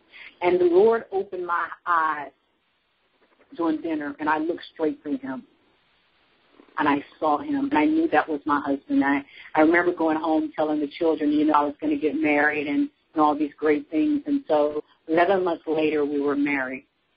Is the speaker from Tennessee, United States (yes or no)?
yes; Union City, Tennessee, United States; born there; moved away; I was born in Union City, Tennessee, and got married very young and moved to the Washington, D.C. area.